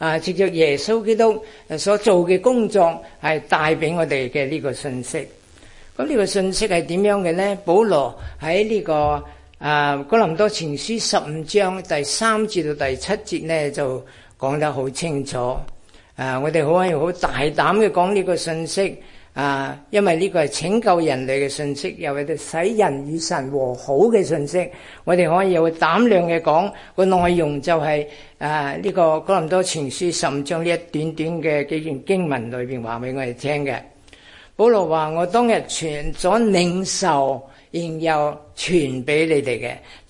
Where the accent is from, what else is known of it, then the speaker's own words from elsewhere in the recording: Chaozhou, Guangdong, China; also born or lived in United Kingdom; now in Australia; 我係潮州人啊，咁咧就因為洗禮嘅緣故，爸爸唔俾咧，被送去英國讀書。結果咧喺英國26年，然後咧過嚟澳洲呢邊都有三十幾年啦，38年啊。